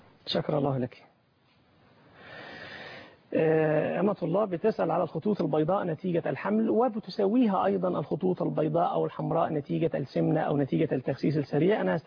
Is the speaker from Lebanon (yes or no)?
no; Egypt; عندنا في مصر